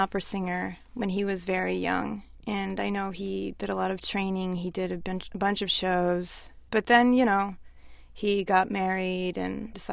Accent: Miami, Florida, United States; I mean, when I grew up in Miami, it's a cool place to grow up

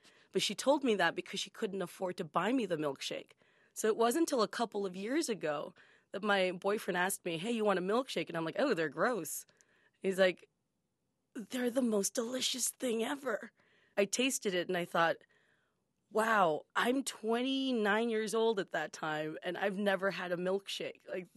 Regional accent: Texas, United States; I grew up in South Texas, and a lot of the kids that I went to school with, over half of them, were from migrant farm working families.

